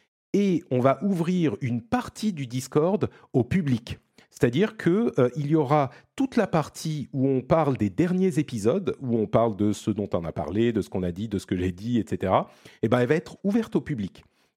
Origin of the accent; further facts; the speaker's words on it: Italy; les gens vont se rendre compte que je suis un vrai Italien, moi